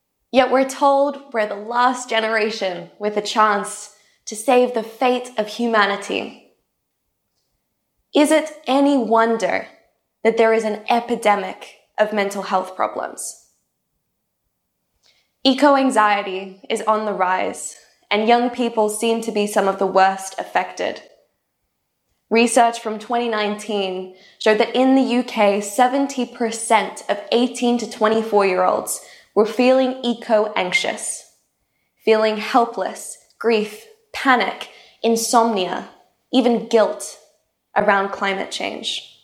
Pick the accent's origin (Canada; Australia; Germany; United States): Australia; Queensland; I grew up in Australia's tropical North Queensland, fishing frogs from the toilet and dodging snakes that hung from the ceiling.